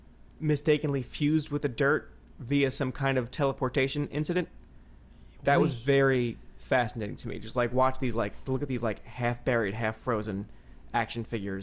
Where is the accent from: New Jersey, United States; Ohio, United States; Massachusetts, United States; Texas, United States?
New Jersey, United States; we would have a garden growing up in Jersey where my mom would plant tomatoes and corn